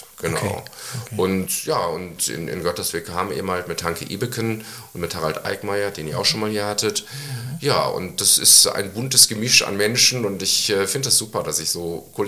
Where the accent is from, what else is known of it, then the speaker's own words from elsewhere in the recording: Moers, North Rhine-Westphalia, Germany; born there; Ich komme ja gebürtig aus Mörs und habe also schon auch Wurzeln so am Niederrhein, linker Niederrhein zwar.